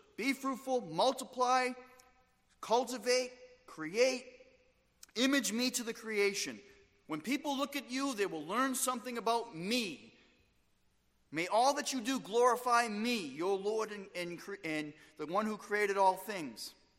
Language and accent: English; United States; We like to think as Americans it's our divine right. As Americans, it's like, you know, I'm an American citizen.